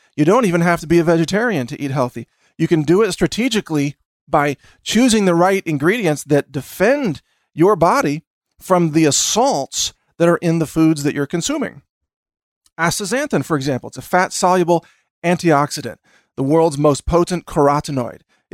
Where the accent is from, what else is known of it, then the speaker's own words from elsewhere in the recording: Texas, United States; And just so you know, I'm a Texan.